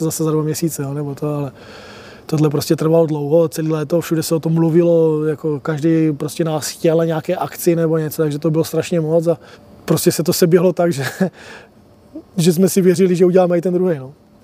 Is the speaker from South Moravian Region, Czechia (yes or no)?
no; Přerov, Olomouc Region, Czechia; protože pocházím z Přerova